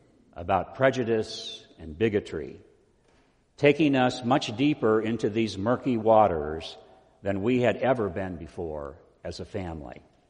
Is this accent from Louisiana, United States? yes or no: no; California, United States; I worked for Representative Biz Johnson, who was from my hometown in Northern California